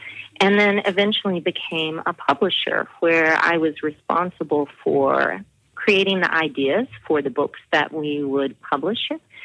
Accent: Oakland, California, United States; And so I started working in my hometown on community issues, Oakland, California

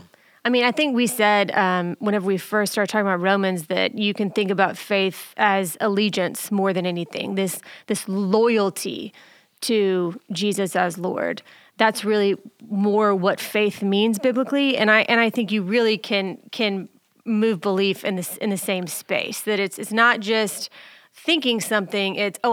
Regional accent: United States; You know, we are American Christians, and that's the popular religion for us.

